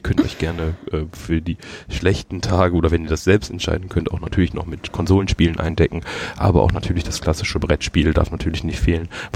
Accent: Düsseldorf, North Rhine-Westphalia, Germany; born there; ich bin ja gebürtiger Düsseldorfer.

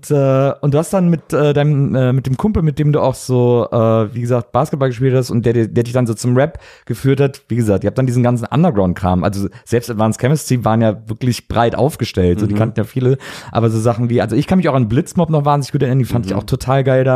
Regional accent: Cologne, North Rhine-Westphalia, Germany; ich komme ja aus Köln

